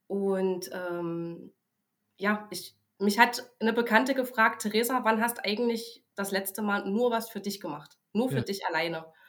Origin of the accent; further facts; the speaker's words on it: eastern Germany, Germany; Man muss ja auch sagen, ich komme ja aus dem Osten, ich habe ja auch Dialekt.